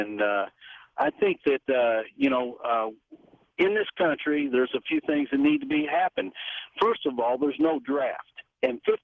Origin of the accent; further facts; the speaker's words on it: United States; I'm an American. I don't see it.